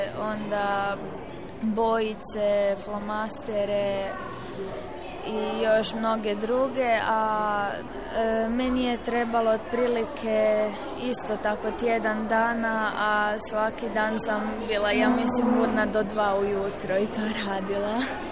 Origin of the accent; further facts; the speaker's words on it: Rijeka, Primorje-Gorski Kotar County, Croatia; dolazim iz Rijeke i imam 12 godina.